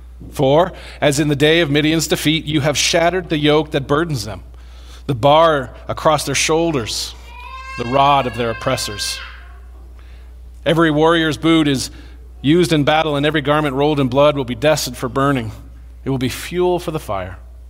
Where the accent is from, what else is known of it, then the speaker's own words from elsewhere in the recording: Yukon, Canada; I grew up in the Yukon Territory, and those who grew up in the Yukon are fans of light. I was in grade 4 when I experienced my first Yukon winter.